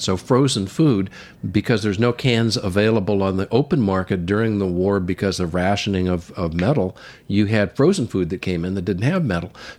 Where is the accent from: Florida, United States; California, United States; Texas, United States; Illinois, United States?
California, United States; I grew up in California.